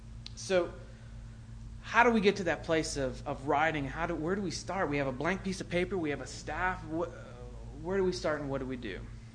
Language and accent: English; Wisconsin, United States; I wasn't raised on jazz. I'm from Wisconsin, so I was raised on like polka and all the German European stuff.